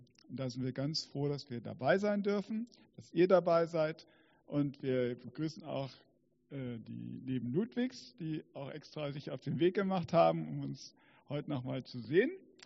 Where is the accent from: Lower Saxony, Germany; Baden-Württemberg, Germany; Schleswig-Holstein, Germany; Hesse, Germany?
Lower Saxony, Germany; Göttingen; in der Nähe von Göttingen. Das ist ja meine Heimat.